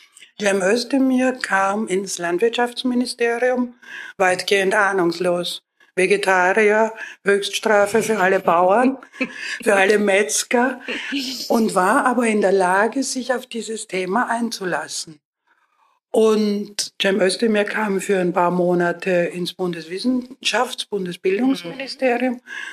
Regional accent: Vienna, Austria; moved away as an adult; now in Germany; Ich komme aus Wien. Ich bemühe mich. Es fällt mir auch nach 46 Jahren Baden-Württemberg schwer.

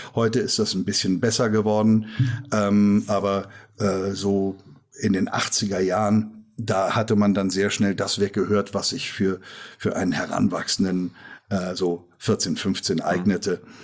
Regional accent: Korbach, Hesse, Germany; Ich habe erst für eine Lokalzeitung da in Korbach, wo ich herkomme, gearbeitet, dann beim Privatfunk hier in Hessen und bin auf diesem Wege nach Fulda gelangt.

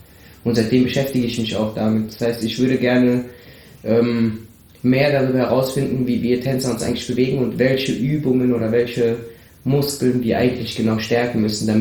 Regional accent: Colombia; German is a second language; ich bin in Kolumbien aufgewachsen, ich bin Kolumbianer und mein Dad ist Philippiner. Von der philippinischen Seite habe ich nicht wirklich viel zu tun. Aber ja

